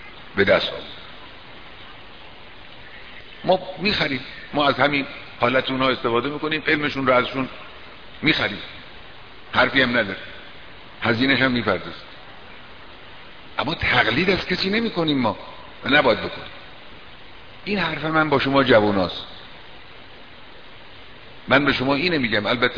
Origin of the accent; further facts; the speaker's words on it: Iran; چرا من باید احساس حقارت کنم به خاطر ایرانی بودنم؟